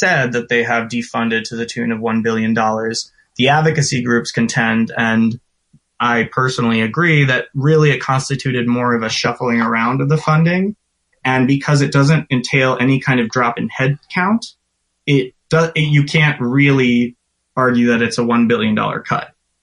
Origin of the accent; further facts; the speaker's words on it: Minneapolis, Minnesota, United States; It's like in Minneapolis, which is actually my hometown.